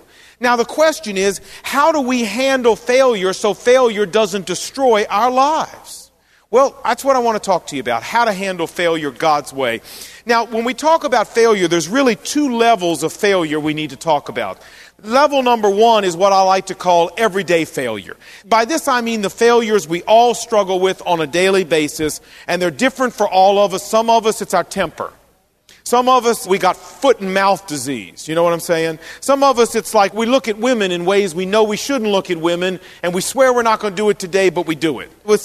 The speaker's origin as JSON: {"language": "English", "region": "New Jersey", "country": "United States", "said": "But no, I'm actually from New Jersey."}